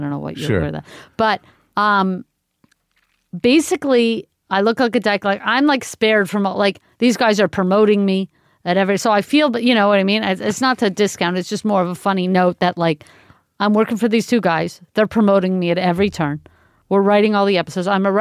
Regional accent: Montreal, Quebec, Canada; now in Toronto, Canada; and I grew up in Montreal thinking Toronto sucks.

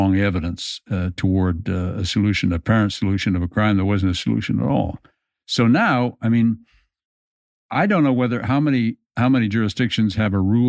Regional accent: Canada; they heard I was from Canada

